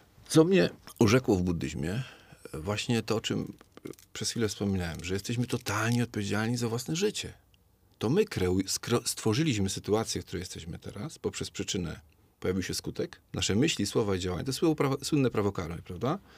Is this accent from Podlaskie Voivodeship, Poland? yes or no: no; Gliwice, Silesian Voivodeship, Poland; Ja pochodzę ze Śląska, z Gliwic, z takiej klasycznej śląskiej katolickiej rodziny.